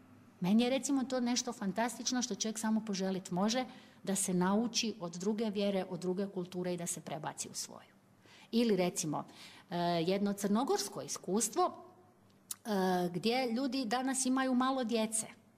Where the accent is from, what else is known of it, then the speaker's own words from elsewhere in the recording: Klis, Split-Dalmatia County, Croatia; Evo, ja sam rodom iz Klisa u Dalmaciji.